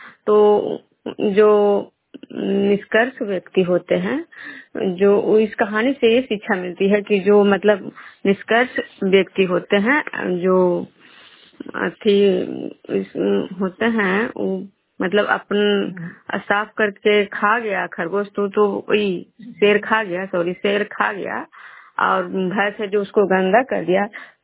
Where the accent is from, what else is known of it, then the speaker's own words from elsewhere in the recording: Bihar, India; मैं बिशनपुर ग्राम खजरा पंचायत नालंदा जिला नगर प्रखंड के निवासी हूँ।